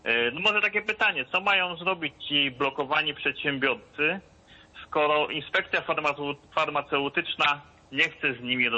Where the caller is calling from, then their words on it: Bydgoszcz, Kuyavian-Pomeranian Voivodeship, Poland; z Bydgoszczy.